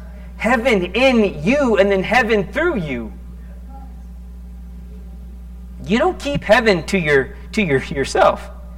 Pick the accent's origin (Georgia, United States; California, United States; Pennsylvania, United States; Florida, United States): Florida, United States; I'm from Florida. I'm a surfer boy.